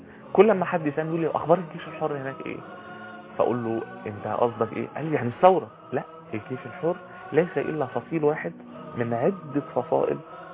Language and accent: Arabic; Egypt; احنا مصريين